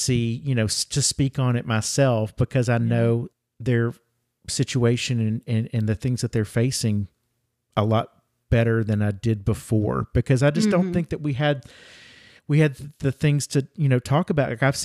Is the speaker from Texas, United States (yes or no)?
no; Birmingham, Alabama, United States; growing up in Alabama, in Birmingham, Alabama, the civil rights